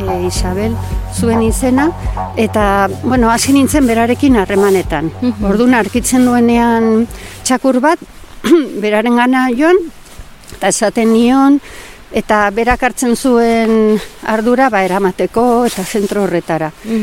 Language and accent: Basque; San Sebastián, Basque Country, Spain; aitak ere, ba, eramaten ninduen, ba, ikustera ardiak, ni Donostiakoa naiz.